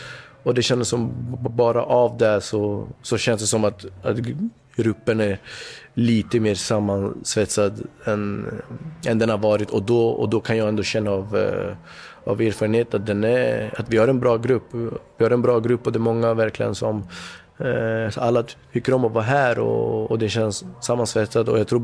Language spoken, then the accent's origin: Swedish; Sweden; de är liksom från Kongo och jag är född uppväxt i Sverige